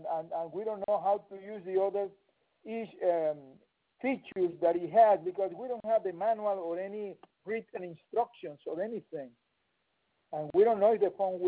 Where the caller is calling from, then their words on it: Mapleton, Georgia, United States; I'm calling from Mapleton, Georgia.